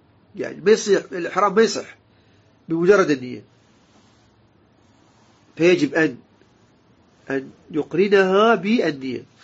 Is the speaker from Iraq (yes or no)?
yes; Iraq; إحنا عندنا بالعراق